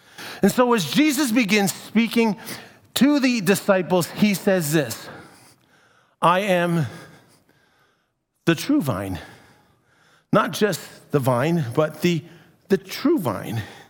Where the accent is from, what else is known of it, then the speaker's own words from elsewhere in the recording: Ontario, Canada; When I grew up in the Niagara region, and so for all of my life, many times when I was living in Niagara, I was living right beside either a peach orchard or a vineyard.